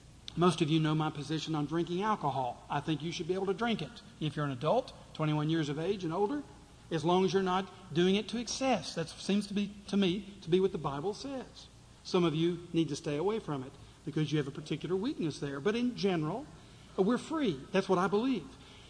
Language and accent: English; Tennessee, United States; I'm a Southerner. I grew up in Tennessee. I'm an eighth generation Tennessean. I'm a Southerner.